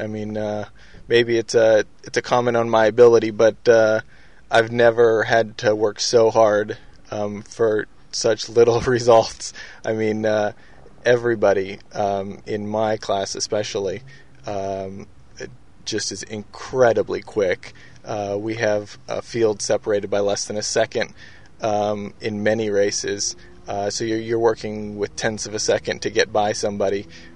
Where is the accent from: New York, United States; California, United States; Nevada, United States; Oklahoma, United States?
California, United States; I'm from Southern California. Currently live in Northern California. I went to school at Illinois.